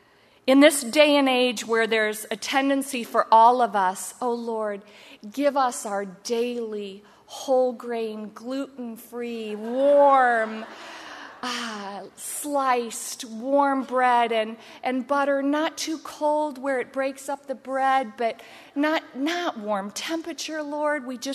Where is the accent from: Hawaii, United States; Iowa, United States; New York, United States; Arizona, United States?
Iowa, United States; We're from Iowa, so there was a lot of corn.